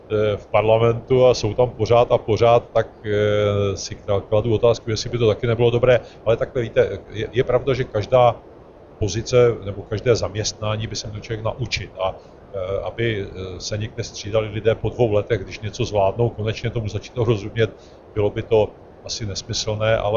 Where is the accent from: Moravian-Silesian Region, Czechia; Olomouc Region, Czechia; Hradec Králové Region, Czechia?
Moravian-Silesian Region, Czechia; Jablunkov; maminka se mnou hned připutovala do města, kde jsme bydleli, a to je Jablunkov. A já jsem 18 let svého života prožil v Jablunkově, čili jsem rodák z Jablunkova.